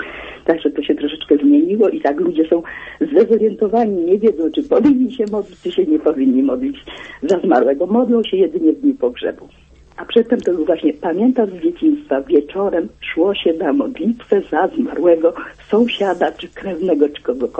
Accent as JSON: {"language": "Polish", "region": "Lesser Poland", "country": "Poland", "tie": "born or raised there", "said": "Ja się urodziłam na wsi, w Małopolsce i chcę powiedzieć, że w moich okolicach, z dzieciństwa pamiętam"}